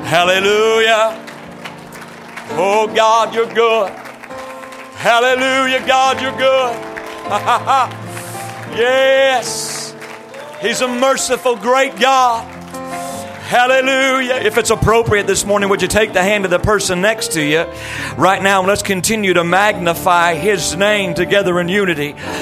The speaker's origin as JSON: {"language": "English", "region": "California", "country": "United States", "said": "I'm from Southern California. And down there, we got concrete and asphalt."}